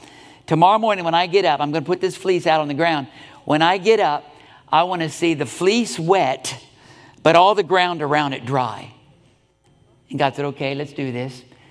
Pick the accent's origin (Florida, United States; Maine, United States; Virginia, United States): Florida, United States; I was raised in Florida. Snakes are no problem for me.